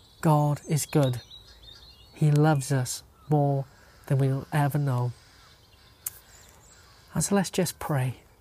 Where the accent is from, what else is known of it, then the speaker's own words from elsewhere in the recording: Wales, United Kingdom; And I confess mine was marked as Welsh.